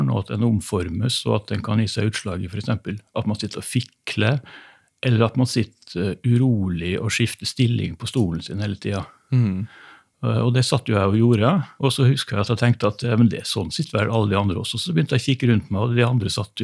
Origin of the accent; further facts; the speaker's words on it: Kristiansund, Møre og Romsdal, Norway; så begynte jeg å jobbe i Kristiansund, da, som er hjembyen min, i 1990.